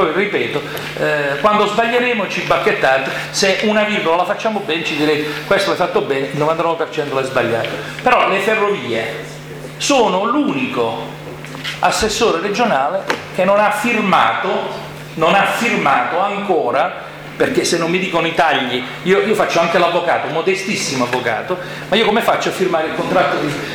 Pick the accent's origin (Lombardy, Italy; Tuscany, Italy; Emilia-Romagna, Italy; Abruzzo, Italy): Abruzzo, Italy; la linea adriatica, e siamo pure noi come abruzzesi